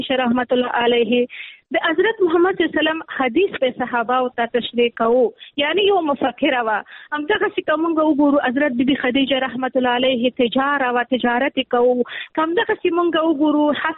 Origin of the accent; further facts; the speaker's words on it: Nangarhar, Afghanistan; چونکه ما مخکې کابل کې کار کوو، بیا ما خپل اساسي هدف چونکه زه د ننګرهار یم، ما ویلې نور کابل بس دی، نور زه غواړم خپل د ننګرهار د خویندو لپاره کار وکړم.